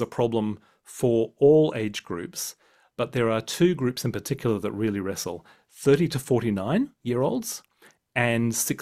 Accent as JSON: {"language": "English", "country": "Australia", "tie": "born there", "lives_now": "England", "said": "I was born in Australia to British parents. I actually had a British accent"}